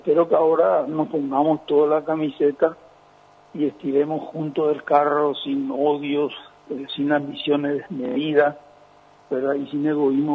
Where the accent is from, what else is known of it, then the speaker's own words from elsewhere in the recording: Paraguay; y eso duele, duele como paraguayo